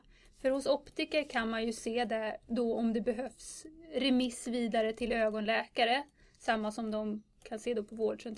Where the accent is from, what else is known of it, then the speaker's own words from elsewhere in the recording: Tyresö, Stockholm County, Sweden; Jag är uppvuxen i Tyresö, kommer härifrån ursprungligen.